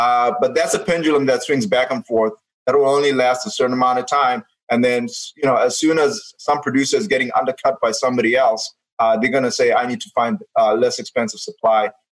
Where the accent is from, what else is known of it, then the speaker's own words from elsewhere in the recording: Zimbabwe; moved away as an adult; now in United States; I grew up in Zimbabwe. I went to high school there, and I actually started college there at the University of Zimbabwe.